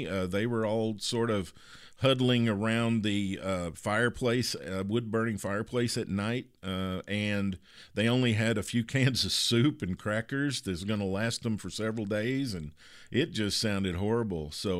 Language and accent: English; Kentucky, United States; and then also a girl that I grew up with in Kentucky who now lives in the suburb towns around Dallas.